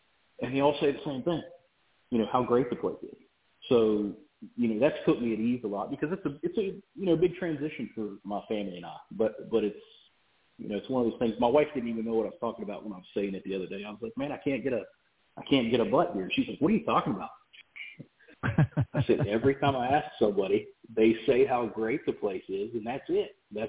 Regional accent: West Virginia, United States; And everywhere I've ever been, and this includes my home state of West Virginia, I always get the answer, well, it's great, but there's always a but.

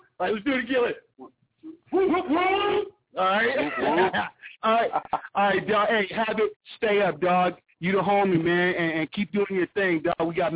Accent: Chicago, Illinois, United States; Yeah. I'm from Chicago, man.

